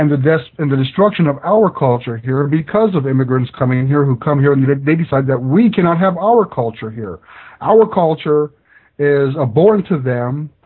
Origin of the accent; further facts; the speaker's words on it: United States; I'm an American. That is my only concern.